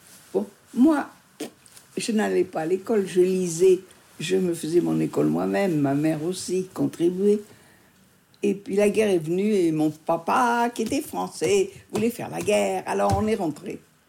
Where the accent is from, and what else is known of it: Alexandria, Alexandria Governorate, Egypt; born or raised there; also born or lived in Béziers